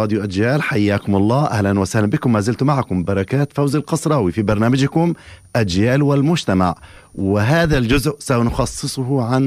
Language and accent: Arabic; Palestine; لتكون بلادنا فلسطين بكراها بمدنها بمخيماتها مثالا للنظافة كما كانت سابقا